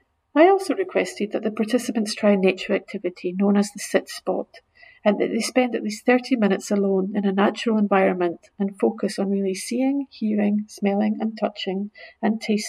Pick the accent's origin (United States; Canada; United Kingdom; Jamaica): United Kingdom; Scotland; a poem from my home country of Scotland